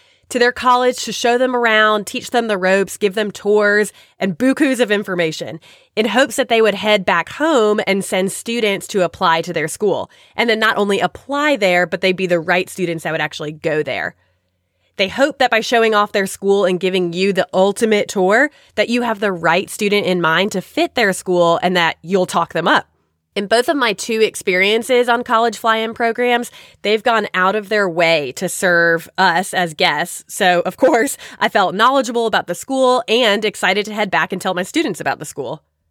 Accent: Florida, United States; I was actually more familiar with Tampa and that area because my hometown is about an hour away from there

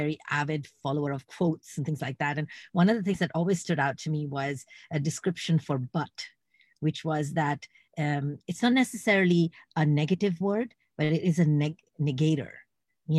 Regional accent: Iran; also born or lived in England; I'm Indian of origin, but born in England and brought up in Iran. I moved a lot like you, but countries, not cities and apartments.

